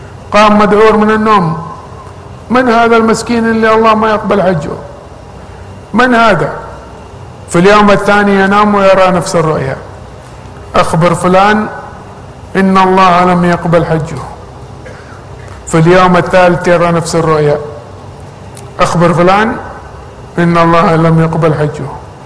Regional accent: Saudi Arabia; لكن في دربوها عندنا في السعودية الآن

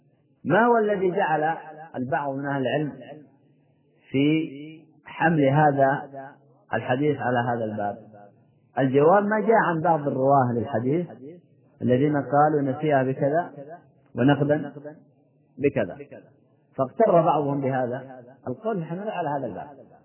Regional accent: Yemen; لذلك ما يقال عندنا في اليمن

